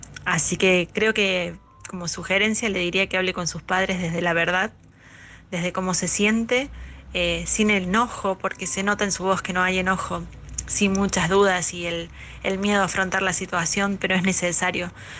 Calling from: Argentina; desde Argentina.

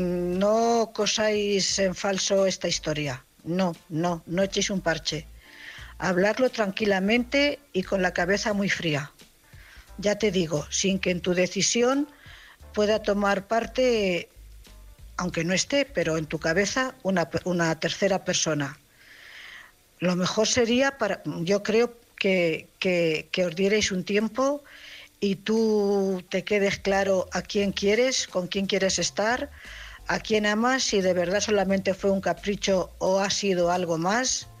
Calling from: Cuenca, Castilla-La Mancha, Spain; corresponsal de Cuenca.

